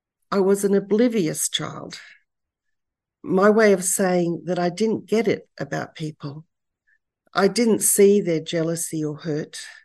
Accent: Sydney, New South Wales, Australia; Growing up in Sydney as a late post-war boomer, I lived an idyllic life

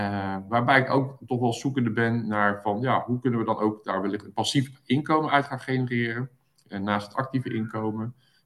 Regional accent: Zoetermeer, South Holland, Netherlands; Ik kom uit Zoetermeer, woon in Zoetermeer, woon in Amsterdam.

